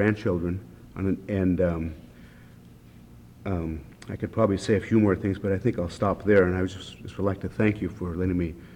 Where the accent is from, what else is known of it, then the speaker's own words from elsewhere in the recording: Alaska, United States; what happened to Alaska Native people up here is, you know, one day we're Indian people, we're fishermen, the next day we were shareholders for a corporation.